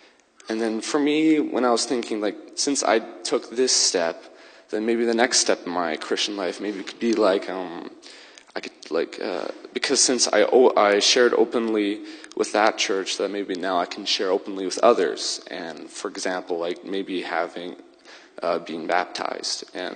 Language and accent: English; Ukraine; I grew up in Ukraine as a missionary kid.